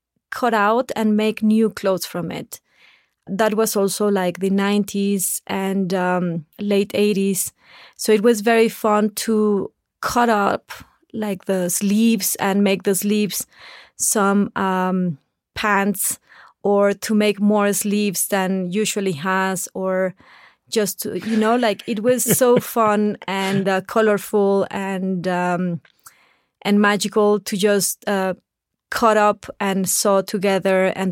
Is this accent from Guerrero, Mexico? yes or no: no; Saltillo, Coahuila, Mexico; born there; English is a second language; I was born in Saltillo, Coahuila, that it's the border with Texas.